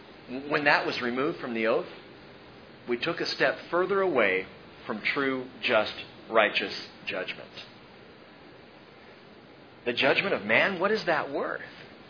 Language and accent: English; California, United States; Here, I grew up in Southern California.